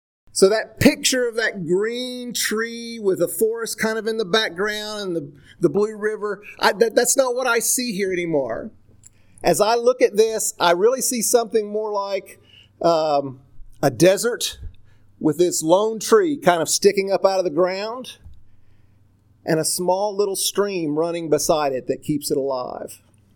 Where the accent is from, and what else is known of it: North Carolina, United States; born or raised there